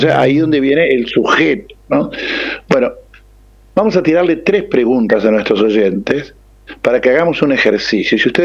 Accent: interior, Argentina; cuando vos salís al exterior y saben que sos argentino, tenés que explicar que sos argentino y del interior

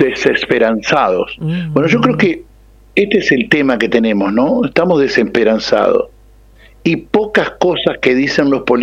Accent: interior, Argentina; cuando vos salís al exterior y saben que sos argentino, tenés que explicar que sos argentino y del interior

